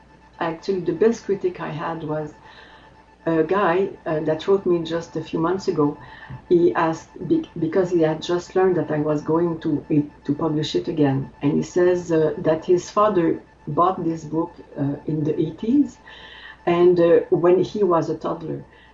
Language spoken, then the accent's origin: English; Quebec, Canada; first language French; English is a second language; it was in French because I come from the French part of Canada, in Quebec, as the accent will tell you.